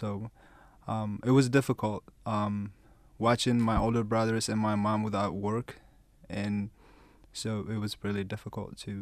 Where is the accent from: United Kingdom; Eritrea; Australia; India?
Eritrea; now in United States; Yes, I'm from Eritrea.